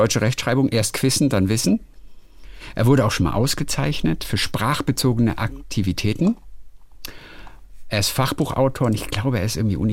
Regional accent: Switzerland; Ich komme aus der Schweiz.

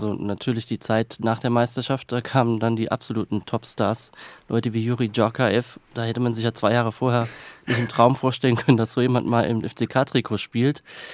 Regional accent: Kaiserslautern, Rhineland-Palatinate, Germany; now in Berlin, Germany; wenn ich dann sage, ich komme aus Kaiserslautern.

